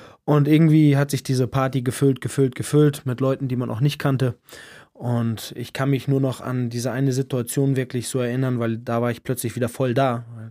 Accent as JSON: {"language": "German", "town": "Flensburg", "region": "Schleswig-Holstein", "country": "Germany", "tie": "born or raised there", "said": "Ja, wie gesagt, ich bin in Flensburg geboren, aufgewachsen, in einem gutbürgerlichen Elternhaus. Ich bin Einzelkind."}